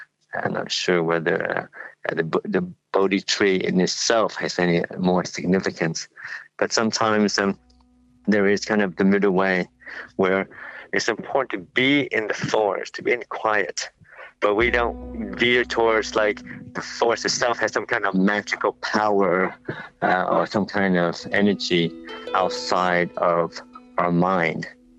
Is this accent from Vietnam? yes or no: yes; Vietnam; also born or lived in Thailand; And in Asia, where I was trained in Thailand, or where I grew up in Vietnam